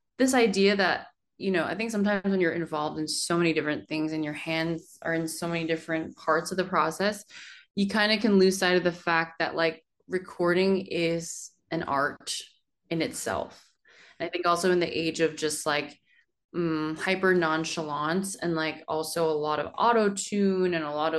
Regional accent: United States; I'm Korean American, and as much as K-pop has been so formative to me and who I am

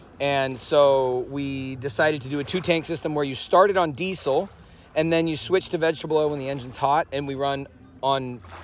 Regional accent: Oregon, United States; I grew up in Oregon, and the West Coast in general

